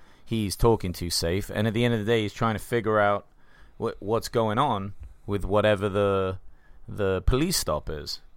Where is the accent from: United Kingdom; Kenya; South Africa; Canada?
United Kingdom; England; we're from England, so we have multiple parties.